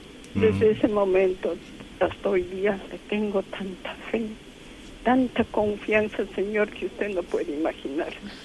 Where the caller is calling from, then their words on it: Lima, Peru; De acá de Lima, de Surco.